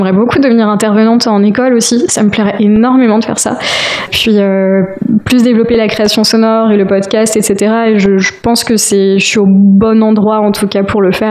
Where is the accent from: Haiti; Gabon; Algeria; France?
France; Pays de la Loire; Je suis originaire des Alpes-Mancelles